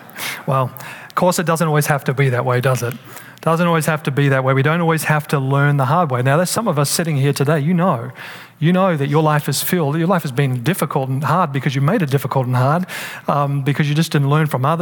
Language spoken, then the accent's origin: English; Australia; You know, I'm from Australia. We have a certain culture there.